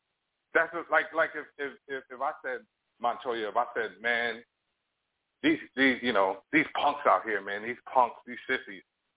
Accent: New York, United States; I'm older than you guys, and I grew up in New York.

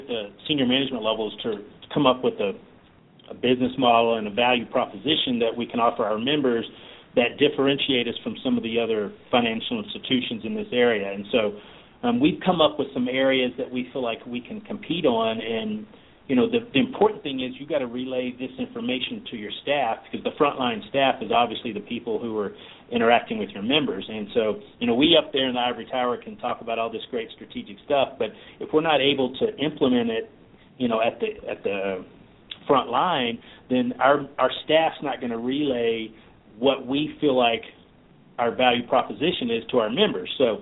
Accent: Houston, Texas, United States; I grew up in the Houston, Texas area. I'm a Texas boy originally and lived there for a long time.

